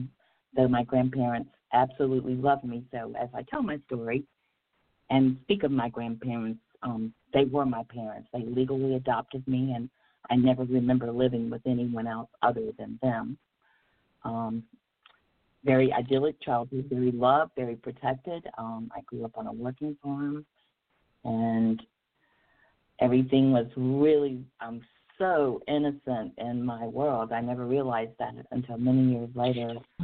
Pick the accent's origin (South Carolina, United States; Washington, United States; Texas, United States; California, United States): South Carolina, United States; Myrtle Beach; I am from Myrtle Beach, South Carolina. I was born in South Carolina